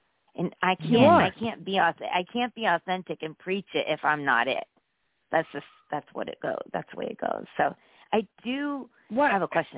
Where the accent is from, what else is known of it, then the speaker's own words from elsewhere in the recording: United States; My parents are from India, but I am American as apple pie.